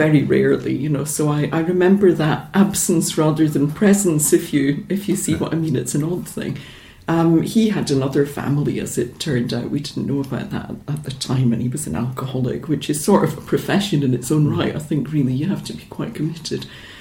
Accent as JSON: {"language": "English", "town": "Edinburgh", "region": "Scotland", "country": "United Kingdom", "tie": "born there", "said": "So, I was born in Edinburgh, and that was in 1964"}